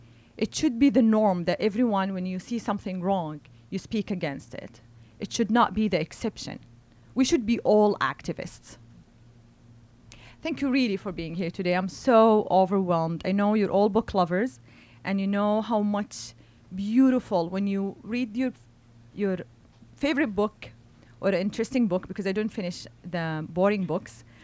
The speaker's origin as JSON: {"language": "English", "country": "Saudi Arabia", "tie": "born or raised there", "said": "And growing up in Saudi Arabia, I grew up in ultra-conservative society where women are not allowed to leave the house."}